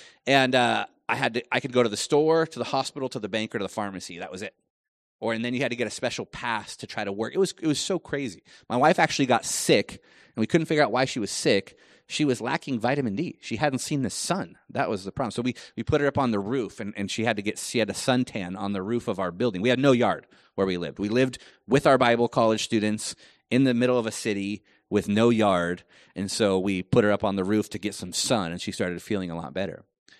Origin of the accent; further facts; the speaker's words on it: California, United States; You know, like, I'm from California. You cannot do that.